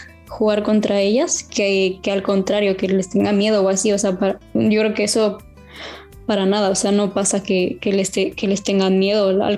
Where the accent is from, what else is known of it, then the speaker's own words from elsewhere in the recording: Mexico; now in Spain; ahora que lo estoy viviendo yo, soy de México, vengo a España, donde casi toda la gente es de aquí